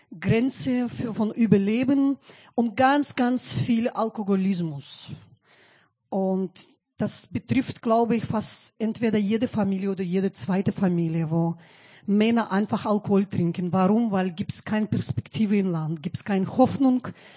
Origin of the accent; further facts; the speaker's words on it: Belarus; German is a second language; Ich komme nicht aus Griechenland. Ich bin Weißrussin, aber ich kann sagen, halb Griechin auch. Oder Deutsche bin ich auch.